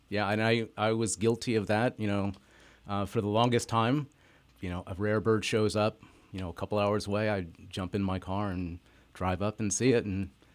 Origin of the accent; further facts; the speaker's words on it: New Jersey, United States; I grew up in New Jersey.